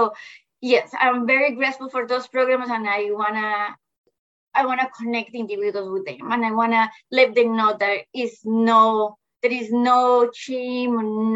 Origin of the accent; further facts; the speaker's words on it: Colombia; English is a second language; moved away as an adult; now in United States; Yes, I was raised and born in Colombia. I moved to the United States like 15 years ago